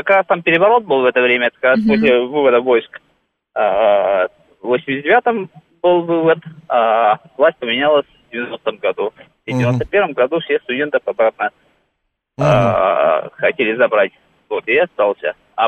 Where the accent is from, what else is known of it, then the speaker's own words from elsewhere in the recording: Afghanistan; Russian is a second language; now in Russia; Я из Афгана.